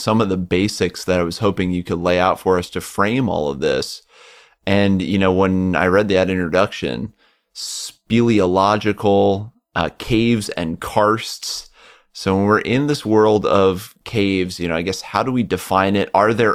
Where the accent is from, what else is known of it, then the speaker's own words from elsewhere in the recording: East Coast, United States; originally I'm from the East Coast